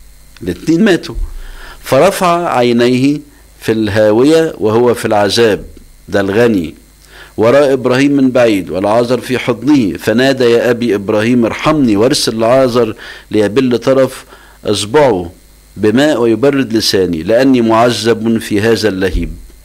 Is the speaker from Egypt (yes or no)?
yes; Egypt; والأباء ردوا عليها خصوصا عندنا في مصر